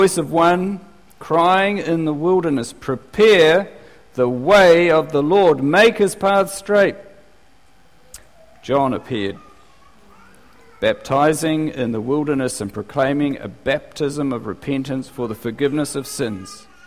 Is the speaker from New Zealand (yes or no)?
yes; Gisborne, New Zealand; I'm from Gisborne